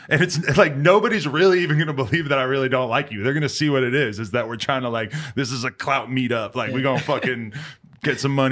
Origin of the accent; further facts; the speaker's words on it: New Hampshire, United States; now in Los Angeles, United States; I'm like, I'm from New Hampshire. I feel like that in LA every day.